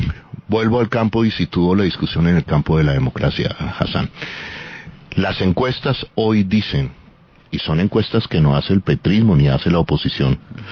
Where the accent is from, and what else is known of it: Bogotá, Colombia